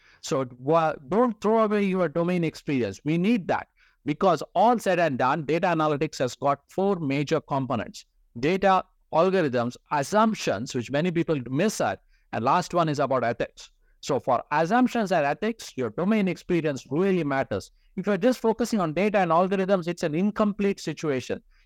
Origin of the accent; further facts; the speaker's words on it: India; now in Calgary, Canada; I moved from India to Calgary in 2009.